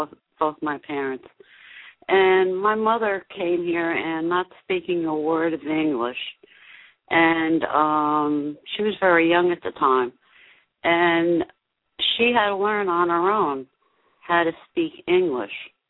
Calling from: West Milford, New Jersey, United States; from West Milford, New Jersey.

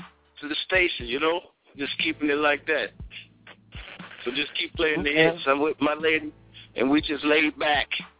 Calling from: Minnesota, United States; What's up? Out here in Minnesota.

